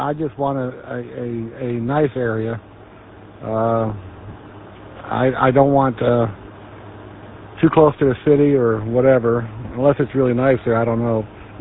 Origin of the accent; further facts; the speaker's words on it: Elgin, South Carolina, United States; I'm from Elgin, South Carolina. However, I'm currently located in upstate New York visiting the good son.